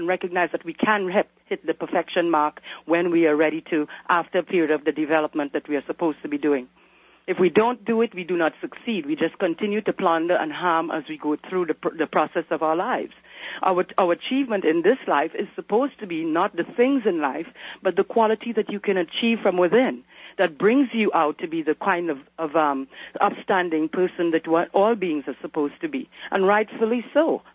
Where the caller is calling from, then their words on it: Toronto, Ontario, Canada; Oh, I'm calling from Toronto.